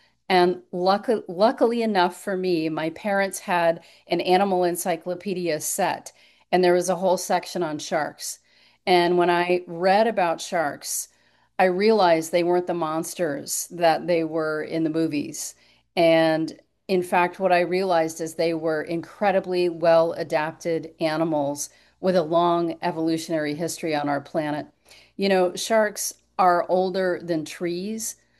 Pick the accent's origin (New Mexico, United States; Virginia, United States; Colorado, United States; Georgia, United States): Colorado, United States; I think when I was a young kid, I grew up in Colorado and a landlocked state